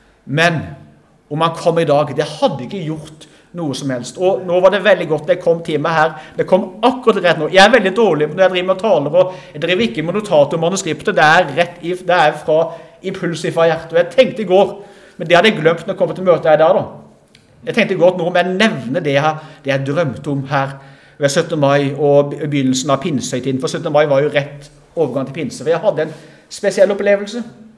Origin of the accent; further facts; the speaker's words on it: Arendal, Agder, Norway; Og det kan si, Arendal, min hjemby, går feil vei.